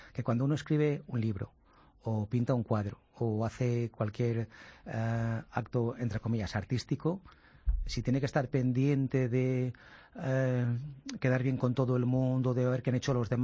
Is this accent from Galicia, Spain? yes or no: no; Valladolid, Castile and León, Spain; yo, como soy de Valladolid, pues veraneamos en el sur y el mar